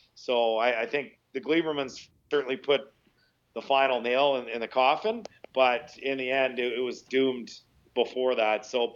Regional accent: Edmonton, Alberta, Canada; now in Ottawa, Canada; I mean, growing up in Edmonton, I don't ever remember any good Ottawa football teams.

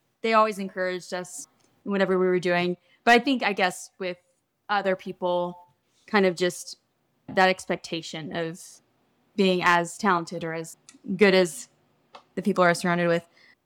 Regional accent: Franklin, Tennessee, United States; also born or lived in Texas; live in Franklin, Tennessee, my hometown, kind of lives back and forth between here and Texas

